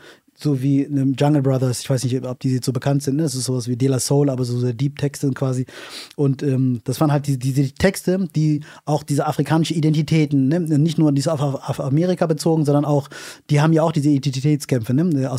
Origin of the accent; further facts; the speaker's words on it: Hanover, Lower Saxony, Germany; born or raised there; also born or lived in Bothfeld